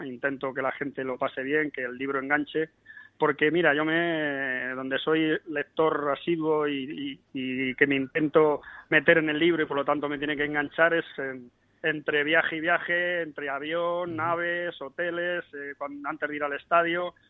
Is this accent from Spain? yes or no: yes; Madrid, Community of Madrid, Spain; yo, como sabéis, soy madrileño, mi familia estaba en Madrid